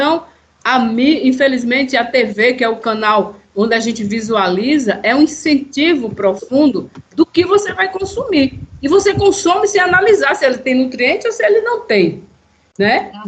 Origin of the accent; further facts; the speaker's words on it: Camaragibe, Pernambuco, Brazil; Eu sou de Camaragibe. Camaragibe, na década de 70, era uma área rural.